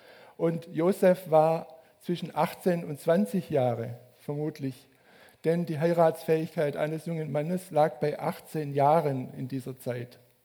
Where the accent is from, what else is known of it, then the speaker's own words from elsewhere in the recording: Ebershardt, Baden-Württemberg, Germany; also wenn der jetzt in Ebershardt gewohnt hätte, wo ich herkomme, dann könnte ich mir lebhaft den Tratsch oder Klatsch vorstellen.